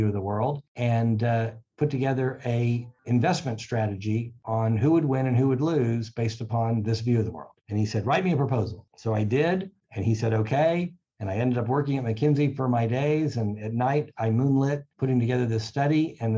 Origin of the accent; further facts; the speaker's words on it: Texas, United States; they put me in the energy group because I was from Texas and I didn't know anything about energy.